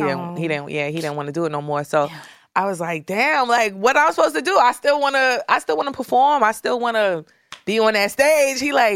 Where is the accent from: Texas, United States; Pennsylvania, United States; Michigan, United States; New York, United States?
New York, United States; Brooklyn; I'm from East New York. Cypress Hills Projects.